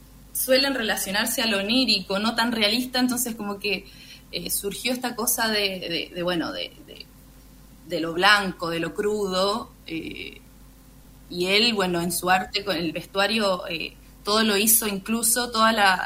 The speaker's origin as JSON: {"language": "Spanish", "country": "Chile", "said": "y nosotras como chilenas"}